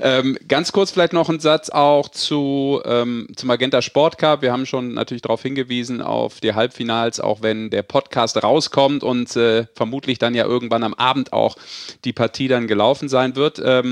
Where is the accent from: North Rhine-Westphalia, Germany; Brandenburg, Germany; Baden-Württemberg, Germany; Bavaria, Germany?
North Rhine-Westphalia, Germany; Düsseldorf; Ja, und liebe Grüße nach Düsseldorf. Ich als Düsseldorfer Jungen darf das sagen.